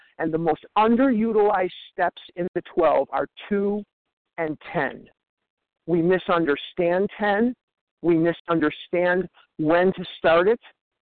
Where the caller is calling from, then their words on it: Scottsdale, Arizona, United States; I'm calling from Scottsdale, Arizona.